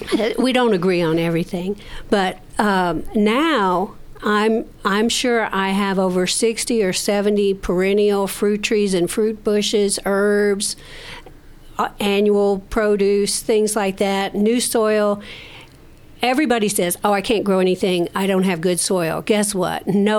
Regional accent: Deep South, United States; I never ate Swiss chard. I grew up in the Deep South. I knew what turnip greens and mustard greens were.

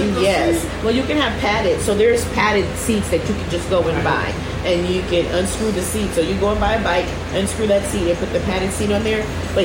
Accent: New York, United States; I'm a New Yorker, so I love Philly.

